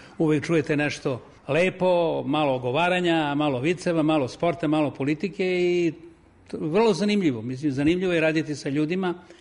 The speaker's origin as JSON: {"language": "Serbian", "town": "Kruševac", "region": "Southern and Eastern Serbia", "country": "Serbia", "tie": "born or raised there", "said": "Baš iz Kruševca."}